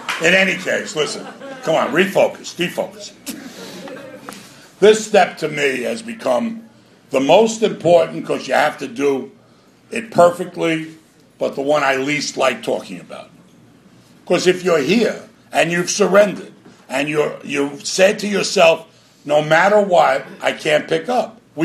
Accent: Queens, New York, United States; I'm from New York. And my voice, Queens, New York, right.

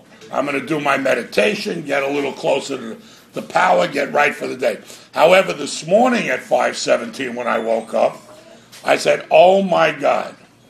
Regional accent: Queens, New York, United States; I'm from New York. And my voice, Queens, New York, right.

